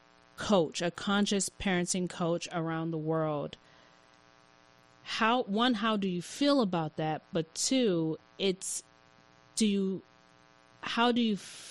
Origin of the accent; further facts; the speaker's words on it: India; growing up in India